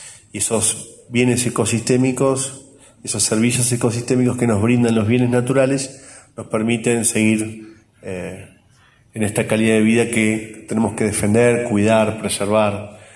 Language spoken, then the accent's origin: Spanish; Argentina; la necesidad que tenemos los argentinos hoy, que es crecer.